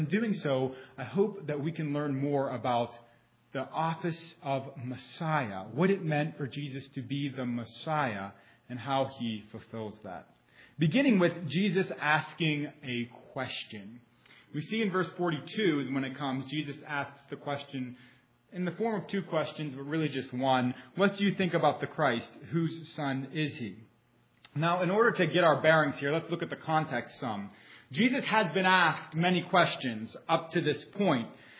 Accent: Pittsburgh, Pennsylvania, United States; Growing up in Pittsburgh, I often heard the question posed to me, "Are you a Steelers fan or a Pirates fan?"

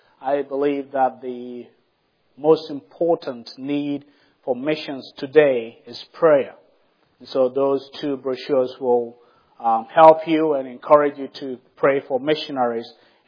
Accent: Ghana; moved away as an adult; now in United States; I am from Ghana, West Africa. I was born and bred there, that most and probably much of my education there until I came over about a couple of years ago to do my master's degree

